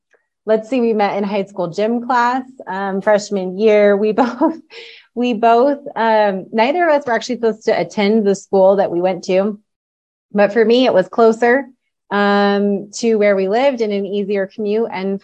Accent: Colorado, United States; We were both born and raised in Colorado, and I'm a mom.

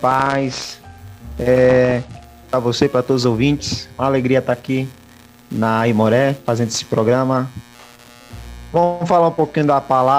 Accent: Piritiba, Bahia, Brazil; moved away as an adult; also born or lived in Biritinga / São Paulo; Então, nasci em Biritinga, mas passei aí por Piritiba na minha infância e adolescência e um pouquinho da juventude.

